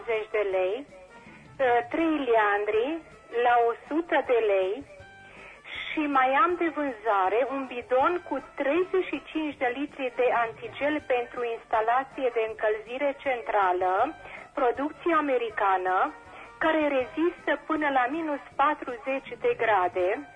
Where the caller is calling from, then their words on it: Tormac, Timiș County, Romania; din Tormac.